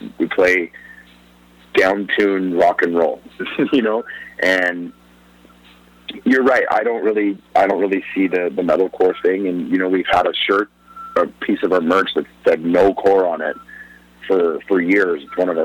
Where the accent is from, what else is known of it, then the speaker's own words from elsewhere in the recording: Canada; I'm from the opposite end of the South. I grew up in Canada.